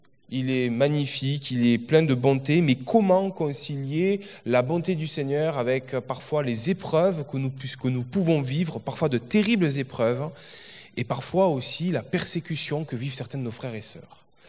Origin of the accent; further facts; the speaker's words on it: Albi, Occitanie, France; je suis originaire d'Albi, je suis d'Albi, tout simplement dans le Tarn, à côté de Toulouse.